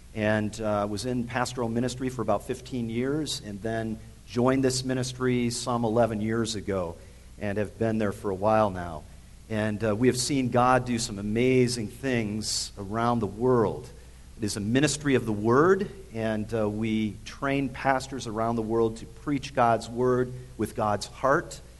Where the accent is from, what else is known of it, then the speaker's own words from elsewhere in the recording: Livonia, Michigan, United States; I grew up in Livonia, Michigan, and my father was pastor at First Baptist Church of Livonia for a number of years.